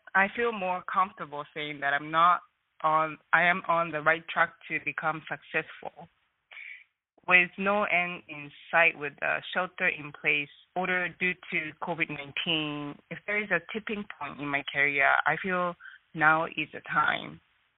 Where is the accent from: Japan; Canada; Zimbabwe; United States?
Japan; English is a second language; Okay, I am from Japan